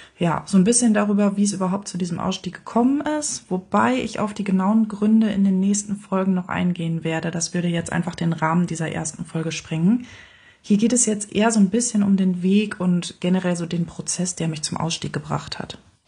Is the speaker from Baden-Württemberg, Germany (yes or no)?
no; North Rhine-Westphalia, Germany; born there; Ich komme gebürtig aus der Nähe von Münster und hier wollte ich auch ganz gerne wieder hin.